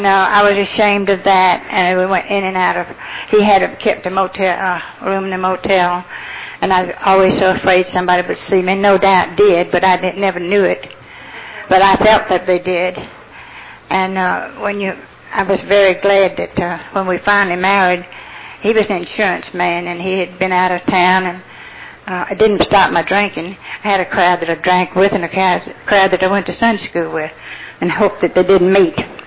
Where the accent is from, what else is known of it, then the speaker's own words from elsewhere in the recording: Atlanta, Georgia, United States; I was raised in the Methodist Church, Grace Methodist, right in Atlanta.